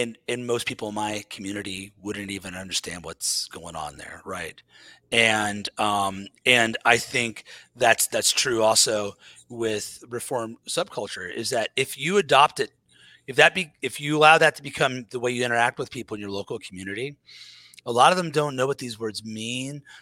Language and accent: English; Kansas City, Missouri, United States; I am from Kansas City, Missouri. So I grew up where it's beans and meat, man.